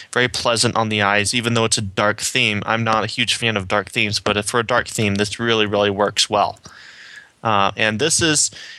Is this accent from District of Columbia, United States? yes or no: no; Washington, United States; from Washington State.